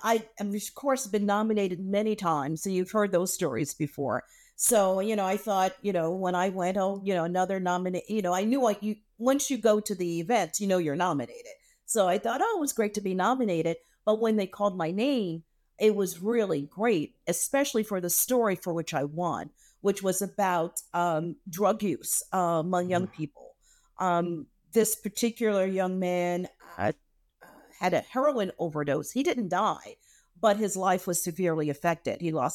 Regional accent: Harlem, New York, United States; I'm from New York, Harlem, New York, specifically.

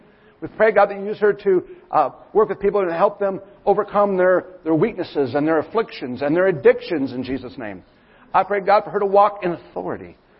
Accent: Minnesota, United States; I'm from Minnesota. If I don't talk fast, I freeze to death.

